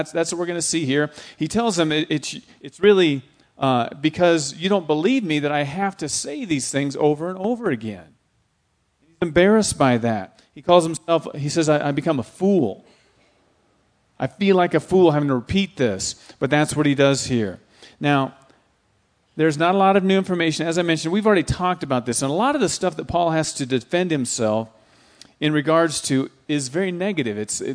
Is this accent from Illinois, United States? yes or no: no; Iowa, United States; I'm from Iowa. I need to hear rain.